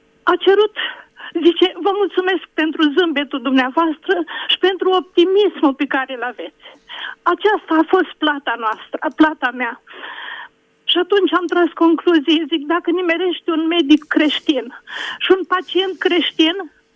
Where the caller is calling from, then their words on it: Bacău, Bacău County, Romania; sunt din Bacău.